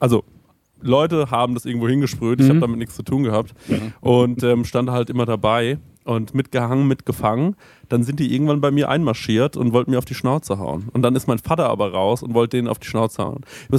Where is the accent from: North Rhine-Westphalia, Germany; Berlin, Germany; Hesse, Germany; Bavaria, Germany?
Bavaria, Germany; Goldbach; Wir haben früher in Goldbach, gab's, da wo ich herkomme, ne?